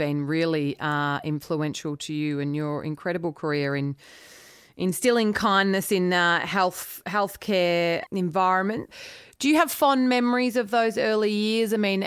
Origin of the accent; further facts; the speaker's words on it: Victoria, Australia; I grew up in the Dandenongs.